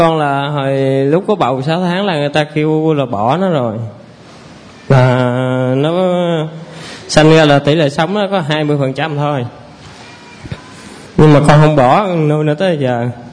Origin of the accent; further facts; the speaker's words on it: Cần Thơ, Can Tho, Vietnam; now in Bình Dương, Vietnam; Dạ con quê ở Cần Thơ. Con lên đây làm mướn ở trên Bình Dương.